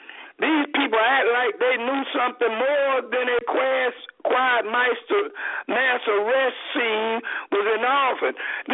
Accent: the South, United States; Now, I'm from the South.

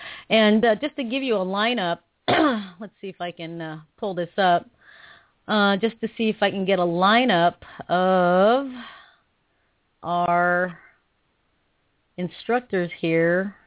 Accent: Philippines; I just want to take the time to say to everyone, being Filipino, I want to take the time and say thank you so much

